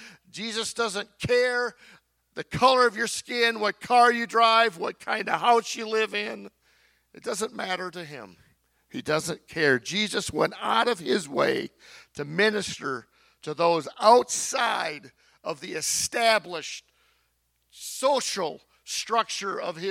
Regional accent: Texas, United States; I'm from Texas. Our whole family was from Texas.

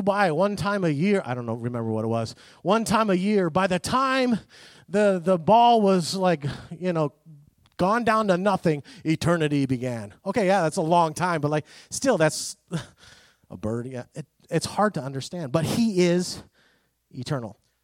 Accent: Greece; I grew up in Greece.

